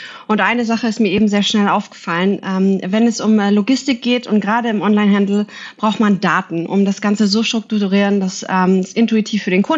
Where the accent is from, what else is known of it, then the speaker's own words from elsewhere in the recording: Berlin, Germany; Ich bin in Berlin, zurück in meine Heimat hier gerade Corona-bedingt etwas länger als gedacht